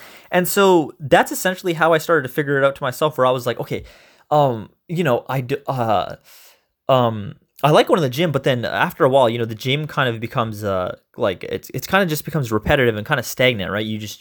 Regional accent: Canada; You know, we're Canadian, so we'll play hockey maybe.

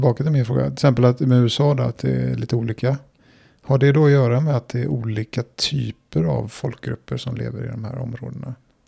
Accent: Sweden; Det är ju min värdering i alla fall som svensk.

